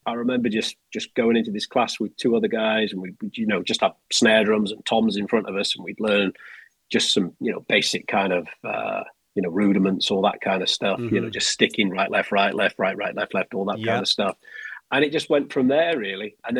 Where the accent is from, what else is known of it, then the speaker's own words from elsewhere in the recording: South West England, United Kingdom; born there; I was born in Cornwall, which is right down in the southwest, which is kind of like, I guess, in terms of you would compare it to the States, that's the chilled out, laid back bit.